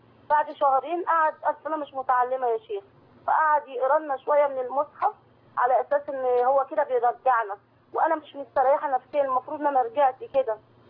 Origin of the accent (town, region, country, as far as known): Alexandria, Alexandria Governorate, Egypt